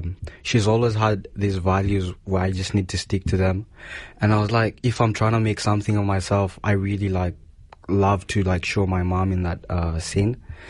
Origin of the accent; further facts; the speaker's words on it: Kenya; now in Sydney, Australia; Originally, I come from Kenya.